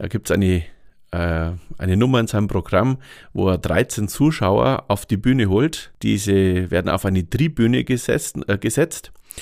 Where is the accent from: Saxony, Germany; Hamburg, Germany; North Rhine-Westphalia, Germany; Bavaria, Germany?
Bavaria, Germany; ich wollte schon gerne in meiner Heimat bleiben. Aber in der Heimat, hier in der Oberpfalz